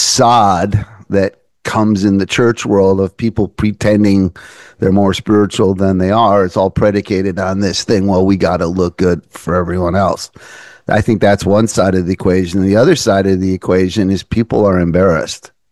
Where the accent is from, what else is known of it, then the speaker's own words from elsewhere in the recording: Milwaukee, Wisconsin, United States; I grew up in Milwaukee, a Roman Catholic.